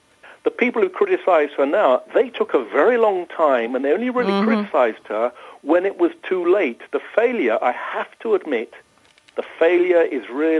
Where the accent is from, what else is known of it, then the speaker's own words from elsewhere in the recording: United Kingdom; now in Paris, France; Well, we are British Conservatives in Paris.